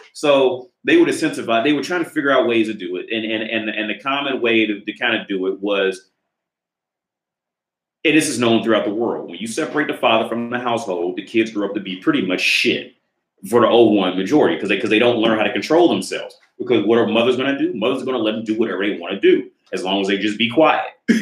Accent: United States; So I'm from America.

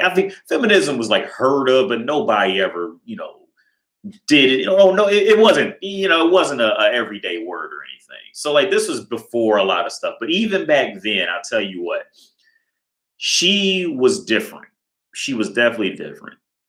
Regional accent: Ohio, United States; I'm from Ohio, but I traveled to Atlanta a lot.

